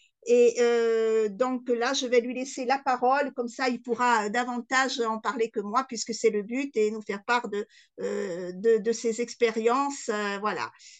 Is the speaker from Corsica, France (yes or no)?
yes; Corsica, France; chez nous en Corse, dans mon petit village